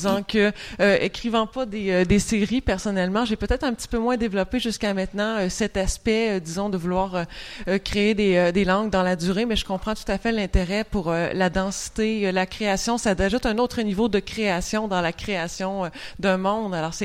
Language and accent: French; Quebec, Canada; on devine que je viens du Québec assez rapidement lorsque je prends la parole